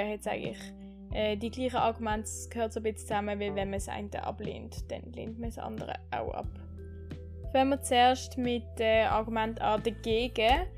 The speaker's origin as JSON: {"language": "German", "country": "Switzerland", "said": "Also bei uns in der Schweiz ist es so"}